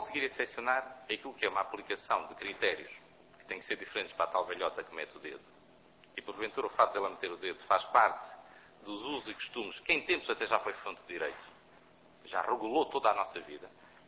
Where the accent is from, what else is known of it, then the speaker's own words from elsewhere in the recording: Viseu, Portugal; A identidade de cada região de Porto Alegre, de Viseu, de onde eu sou originário